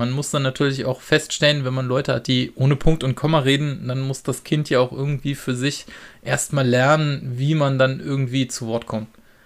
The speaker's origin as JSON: {"language": "German", "region": "Berlin", "country": "Germany", "tie": "born or raised there", "said": "Ja, ich komme aus, man kann es sagen, ich bin in Neukölln groß geworden und aufgewachsen."}